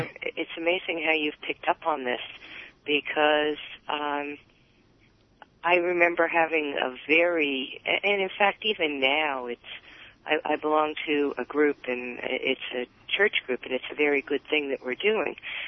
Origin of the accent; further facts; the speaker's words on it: New Jersey, United States; I'm from New Jersey.